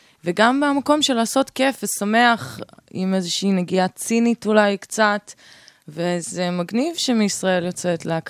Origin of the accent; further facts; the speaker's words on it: Oklahoma, United States; also born or lived in Texas; now in Israel; ואני גדלתי בארצות הברית, בדרום ארצות הברית, באוקלהומה ובטקסס.